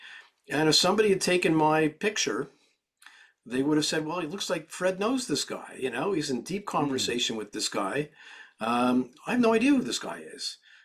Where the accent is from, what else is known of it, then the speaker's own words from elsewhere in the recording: Canada; I'm Canadian, so I get a lot of this stuff